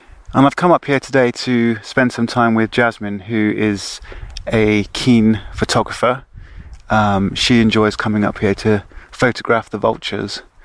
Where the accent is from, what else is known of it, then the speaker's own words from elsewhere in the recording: Bristol, South West England, United Kingdom; now in France; I'm an Englishman who lives in the Gorge du Verdon, or the Verdon Gorges. I've been living and working in the area since moving from Bristol, England in 2007.